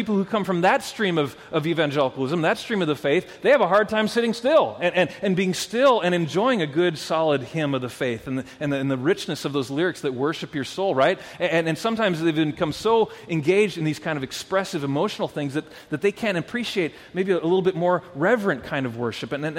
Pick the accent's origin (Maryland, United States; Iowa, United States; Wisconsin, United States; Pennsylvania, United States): Wisconsin, United States; I think it also has something to do with the state that I came from. I grew up in Wisconsin.